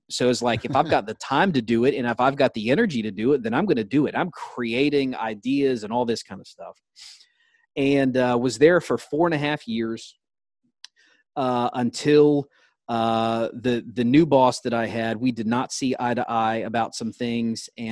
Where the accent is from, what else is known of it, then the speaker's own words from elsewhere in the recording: Atlanta, Georgia, United States; I grew up in Atlanta, loved watching Braves games and listening to their announcers.